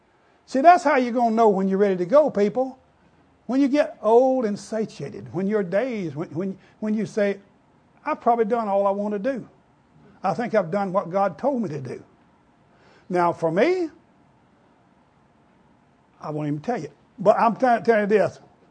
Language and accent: English; Louisiana, United States; born there; I was born out here on Three Mile Island out here in Honey Island Swamp.